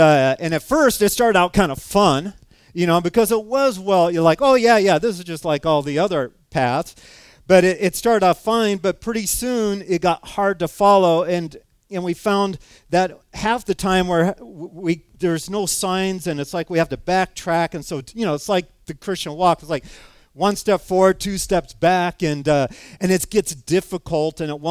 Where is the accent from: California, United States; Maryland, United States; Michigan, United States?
California, United States; now in Wisconsin, United States; I'm from California, and then some of my best friends out there were from the Midwest here, and there was this pull, this magnetic pull to return.